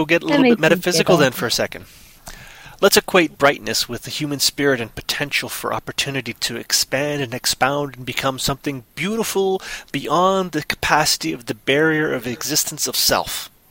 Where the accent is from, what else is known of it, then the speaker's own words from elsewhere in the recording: Canada; Because, you know, me being Canadian and all, normally I'm polite.